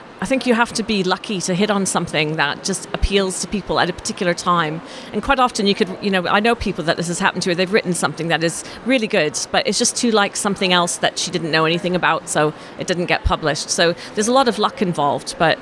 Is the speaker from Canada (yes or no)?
yes; Canada; also born or lived in France / Australia; now in England; I was born in France. And then I was raised in Canada, moved to Australia and then moved to England. So I lived in Australia, I think we were working this out before, it was 13 or 14 years.